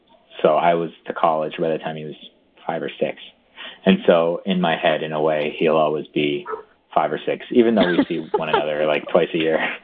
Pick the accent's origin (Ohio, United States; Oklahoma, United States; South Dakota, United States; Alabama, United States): South Dakota, United States; now in New York, United States; I'm in New York. She's in Kentucky. We're both from South Dakota.